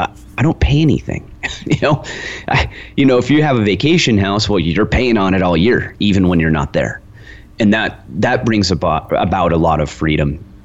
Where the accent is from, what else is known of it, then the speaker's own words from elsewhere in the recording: Lone Pine, California, United States; So I grew up there, but I grew up actually outside of Lone Pine in a town of less than 100 people. So I kind of grew up this way. I grew up in the mountains.